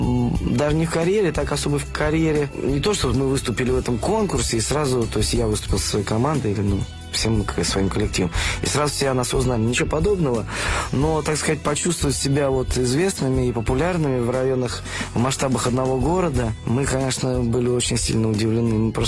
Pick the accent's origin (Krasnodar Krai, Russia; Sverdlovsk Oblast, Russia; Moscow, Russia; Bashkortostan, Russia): Bashkortostan, Russia; Ufa; Я еще из другого города, я из Уфы, приезжий, значит, провинциал.